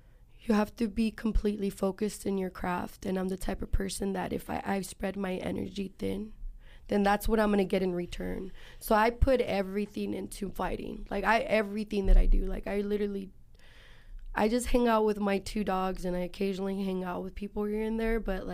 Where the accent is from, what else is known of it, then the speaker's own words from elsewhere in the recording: San Jose, California, United States; I'm first generation here. My parents are from Mexico, and I grew up in Eastside San Jose. I'm the youngest of four.